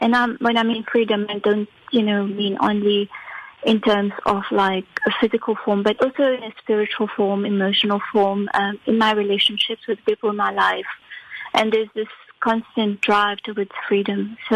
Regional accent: Mauritius; I am an African, you know. I grew up in Mauritius, but as you all know, Mauritius is an African country.

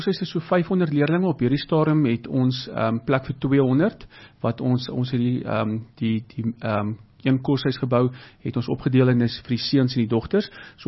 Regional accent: Heidelberg, Gauteng, South Africa; Ja, tuisdorp, ek is gebore in Heidelberg, so dis vir my baie lekker om nou terug te keer na my wortels toe.

